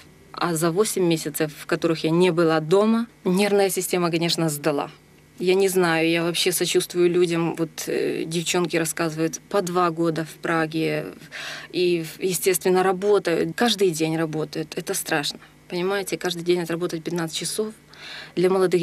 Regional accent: Ukraine; И вот смотрите, вот я с Украины.

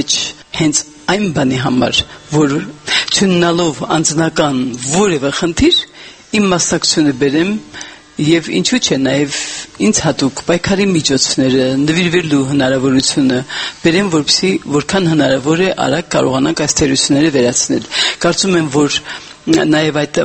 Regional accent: Yerevan, Armenia; բնակիչ ենք, վերջին հաշվով նախևառաջ Երևանցի ենք

